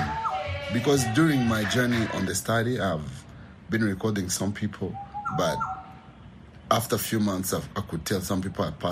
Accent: Rusizi, Western Province, Rwanda; born there; So my grandpa used to tell me I'm from Chinyaga. And then I was like, what is Chinyaga? Because when I was born, it was called Chiangugu by then. And some people know it as Lusizi, now it's called Lusizi.

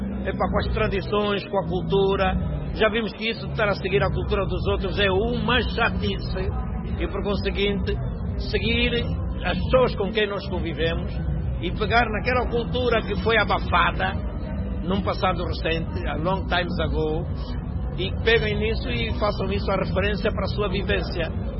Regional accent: Angola; povo da minha terra

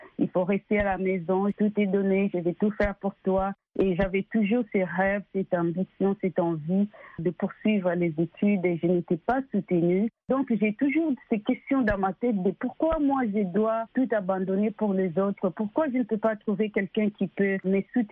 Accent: Kinshasa, DR Congo; je suis née et grandie à Kinshasa, la capitale de la République démocratique du Congo. J'ai étudié là-bas à l'université de Kinshasa où j'ai fait les sciences économiques.

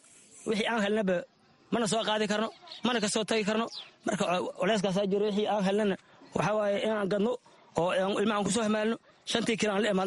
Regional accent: Saakow, Middle Juba, Somalia; waxaan ka soo barakacay degmada Saakow, xasaboon iyo 5 bilood aan deganahay.

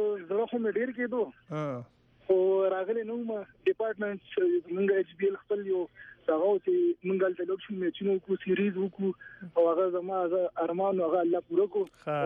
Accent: Khyber Pakhtunkhwa, Pakistan; یو دی موږ د پښتونخوا یو دی

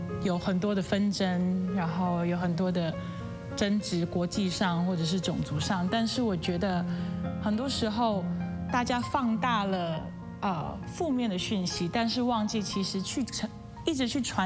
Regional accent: Taiwan; 然后我来自台湾

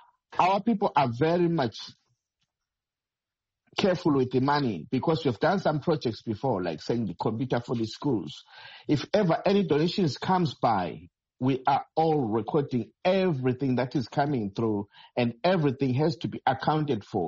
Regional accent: Gwanda, Matabeleland South, Zimbabwe; I come from Gwanda, north of Gwanda. The area is called Dambashogo. It's a community which doesn't have a clinic. Our clinics are a very long walk.

